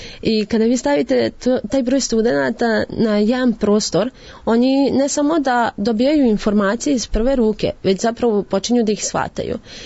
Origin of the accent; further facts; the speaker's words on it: Novi Sad, Vojvodina, Serbia; Ja lično sam došla iz Novog Sada da bi volontirala ovde i ovde sam već 3 godine u organizaciji.